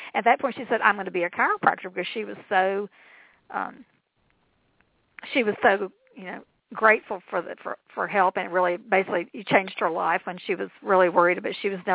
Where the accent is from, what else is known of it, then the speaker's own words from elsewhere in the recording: the South, United States; see, I was raised in the South, and like in my world, my mother taught me, you know, be nice and quiet, and you sit quietly with your hands folded.